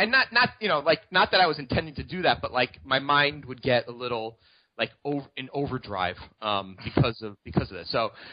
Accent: New York, United States; like, I can't deposit it all on Bovada because I'm from New York.

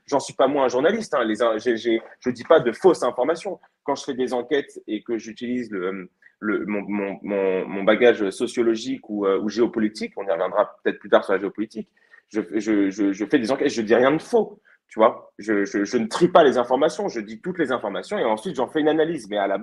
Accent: Évry, Île-de-France, France; moi, j'ai grandi à Évry, en banlieue parisienne, quartier qui était pas ouf.

